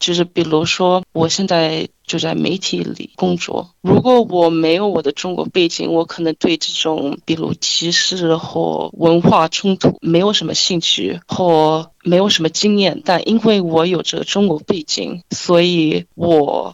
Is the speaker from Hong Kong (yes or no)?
no; Australia; 因为我从小到大一直住在澳洲，所以澳洲的文化我很熟悉。但是我觉得虽然我在澳洲，我旁边都是中国人，就是和我一样的出生在澳洲，但是有中国背景，